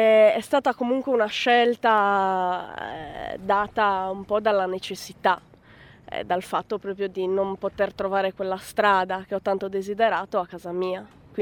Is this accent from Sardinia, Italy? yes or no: yes; Sardinia, Italy; moved away; Nel senso che anche se noi veniamo dall'Italia, forse veniamo da una condizione un pochino più fortunata, però siamo tutti immigrati